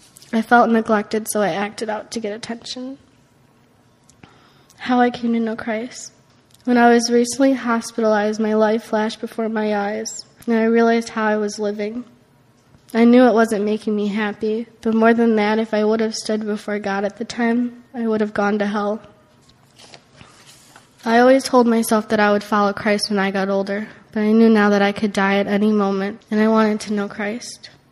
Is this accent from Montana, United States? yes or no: no; Illinois, United States; born or raised there